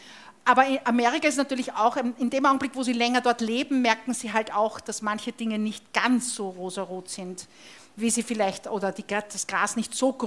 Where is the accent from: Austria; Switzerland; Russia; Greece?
Austria; Und das ist halt schon sehr österreichisch, wenn ich das sagen darf als Österreicher.